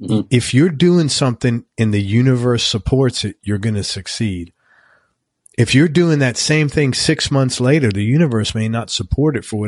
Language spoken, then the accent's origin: English; New York, United States; I'm from the Bronx and I don't usually think like this.